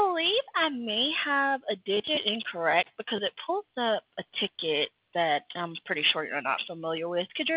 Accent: Alabama, United States; No, I'm from Alabama.

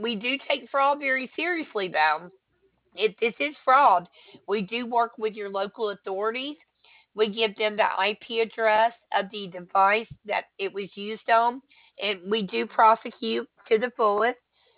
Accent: Alabama, United States; I can't pronounce all that. I'm sorry. I'm from Alabama.

